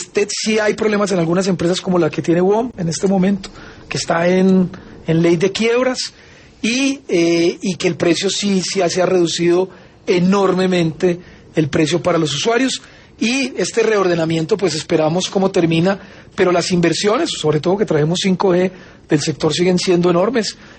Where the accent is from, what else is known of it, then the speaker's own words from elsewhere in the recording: Manizales, Caldas, Colombia; also born or lived in Medellín; Yo nací en Medellín, pero me crié en Manizales, en Caldas.